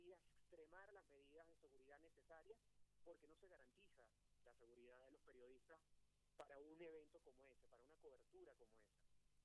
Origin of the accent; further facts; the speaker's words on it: Venezuela; No solamente te hablo como periodista venezolano, sino que te hablo como un ciudadano de este país.